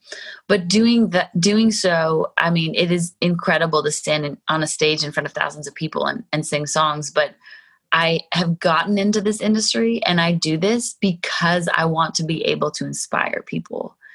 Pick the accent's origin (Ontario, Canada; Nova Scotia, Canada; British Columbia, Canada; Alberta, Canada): Alberta, Canada; Calgary; I was born and raised in Calgary, and anytime I come to Denver, it reminds me of home so much because you can see the Rocky Mountains from your kitchen window.